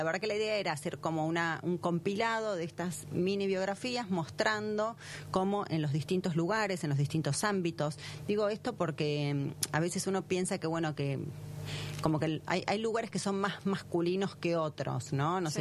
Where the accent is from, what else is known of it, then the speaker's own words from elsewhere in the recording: Bahía Blanca, Buenos Aires Province, Argentina; born there; como nací en Bahía Blanca, también Exacto. tengo el corazoncito, a pesar de que viví muy poco tiempo, pero bueno, es el lugar de nacimiento.